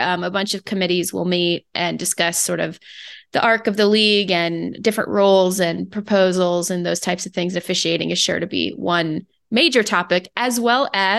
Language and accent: English; Phoenix, Arizona, United States; as a Phoenix resident, former longtime born and raised in Phoenix, Arizona